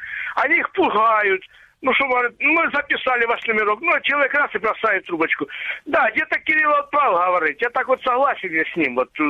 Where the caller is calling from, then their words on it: Donbas, Ukraine; Добрый вечер, Виктор, Донбасс.